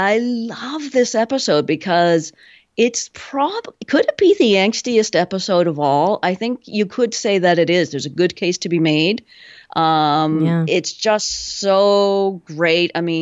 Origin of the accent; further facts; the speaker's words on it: Nova Scotia, Canada; I'm from the Maritimes in Canada. I'm from Nova Scotia. We say strange things in Nova Scotia, I think.